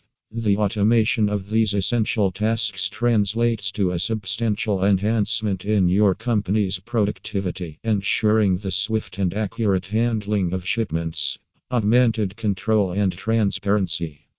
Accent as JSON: {"language": "English", "region": "Pennsylvania", "country": "United States", "said": "from Pennsylvania and USA."}